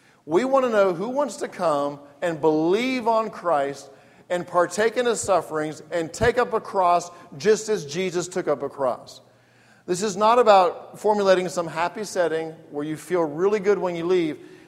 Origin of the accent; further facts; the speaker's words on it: England, United Kingdom; I grew up in England, but not a good word over in England